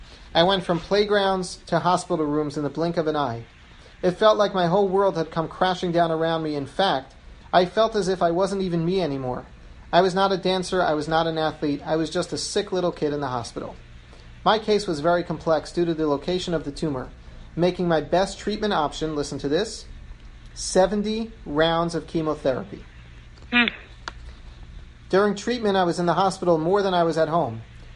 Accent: Toronto, Ontario, Canada; I am almost 16 years old and I'm from Toronto.

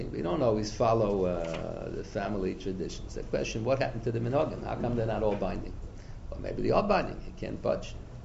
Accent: Hungary; now in United States; When I was growing up in Hungary

